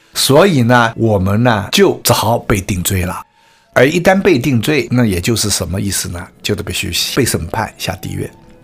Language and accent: Chinese; China; 他就有一种我们中国人叫穷劫呼天的这种感受